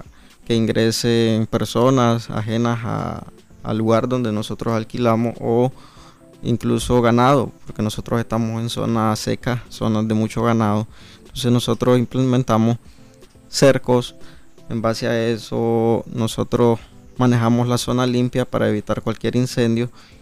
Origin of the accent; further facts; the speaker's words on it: Carazo, Nicaragua; somos de Carazo